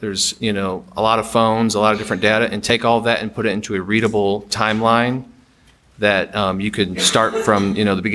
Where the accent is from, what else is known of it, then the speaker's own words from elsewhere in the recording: Michigan, United States; I'm originally from Oakland County, Michigan, Metro Detroit area.